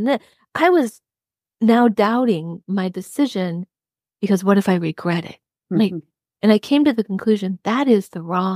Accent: South Dakota, United States; And I grew up in South Dakota. So I grew up in a place where having kids is what you do.

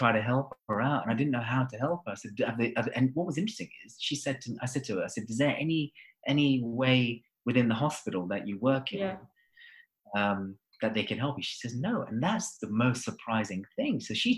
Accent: London, United Kingdom; So I mean, I'm from London

